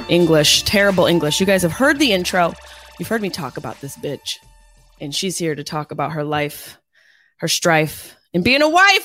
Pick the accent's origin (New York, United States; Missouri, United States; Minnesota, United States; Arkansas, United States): New York, United States; Syracuse; growing up in Syracuse for me was so magical.